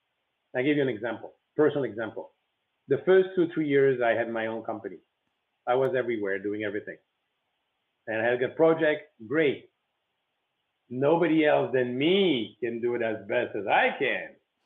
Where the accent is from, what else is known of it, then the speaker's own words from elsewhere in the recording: Belgium; I was raised in Belgium and I was raised with this mentality